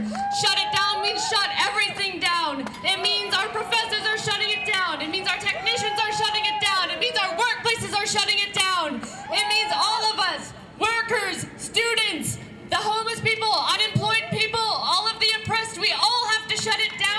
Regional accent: United States; This is super short. I'm from the United States. I've seen what greed does to education.

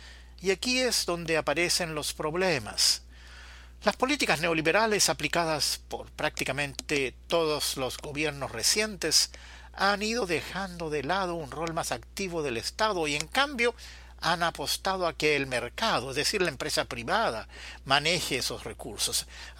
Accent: Chile; moved away; Habiendo regresado hace pocos días de unas vacaciones en Chile, mi país de origen

